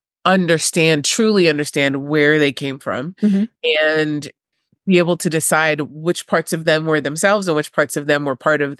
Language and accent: English; Spain; also born or lived in Turkey / Germany; Now, I grew up in Spain and Turkey and I went to college in Germany